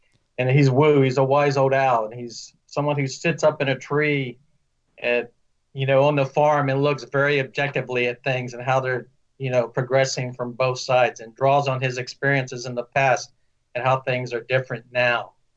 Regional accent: Arkansas, United States; I'm a bit partial because I'm from Arkansas and he was the governor.

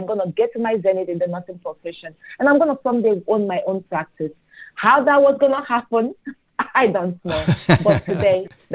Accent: Nigeria; now in United States; because I'm originally from Nigeria, to study law

